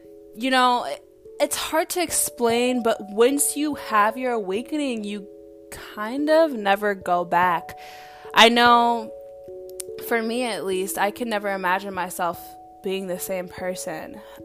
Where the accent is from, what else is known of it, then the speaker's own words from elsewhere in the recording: Baton Rouge, Louisiana, United States; But I grew up in Baton Rouge, Louisiana.